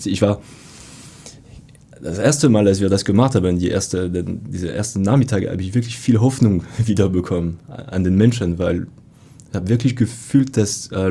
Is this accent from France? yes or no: yes; France; accent: French; German is a second language; ich komme mit meinem französischen Akzent und stelle diese Frage, hey, habt ihr Lust, Bienen auf eurem Dach zu haben?